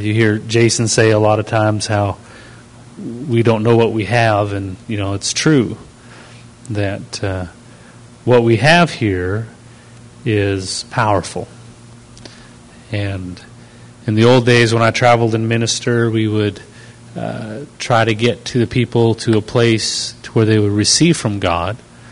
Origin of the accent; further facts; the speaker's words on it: Canada; You go to Canada and you pick up your. I pick up my accent, and also my sense of humor comes back a little bit. The Canadian style, which is dry. Wonderful to be home.